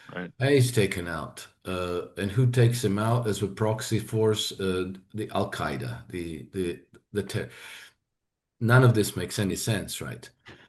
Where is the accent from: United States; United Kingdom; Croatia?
Croatia; I'm from Croatia. We had the wars of succession in former Yugoslavia.